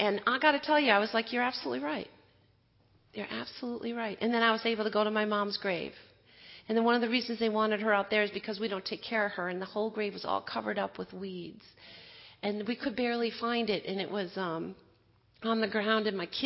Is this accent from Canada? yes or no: no; Wisconsin, United States; I grew up in Wisconsin. That's where most of my family lives.